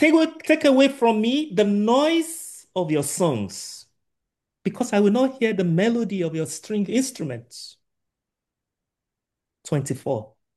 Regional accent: Nigeria; well, I'm from Nigeria, for those who are not from Nigeria.

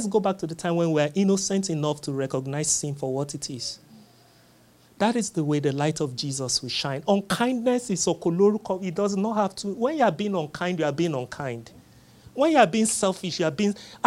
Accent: Nigeria; I remember I was visiting from Nigeria once, and my brother who was much younger, and I don't know what he had in school. You know, I was the African boy in the house, right?

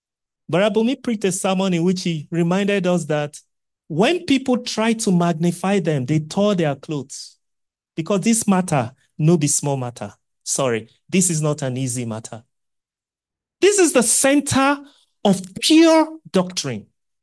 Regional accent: Kwara, Nigeria; I'm from Kwara. We used to make noble beer.

